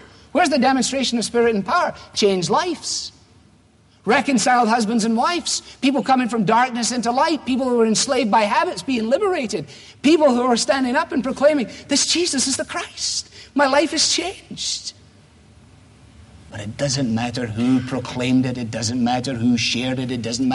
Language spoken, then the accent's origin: English; United States; it kind of reinforces family, and I'm American, and I think family is important